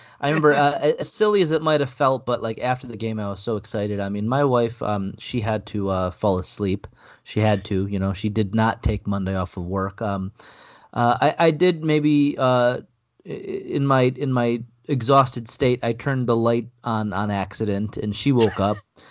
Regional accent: Buffalo, New York, United States; growing up in Buffalo, thinking that there are no fans outside of Buffalo

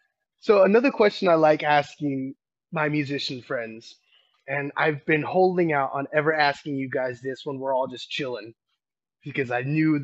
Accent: Fallon, Nevada, United States; also born or lived in Miami / Las Vegas; So here is the history of … I was born in Miami, and I lived out there for like the first year and a half of my life. Then for the first 4 years after that, I was in Vegas. And then I did the majority of my growing up in Fallon, Nevada.

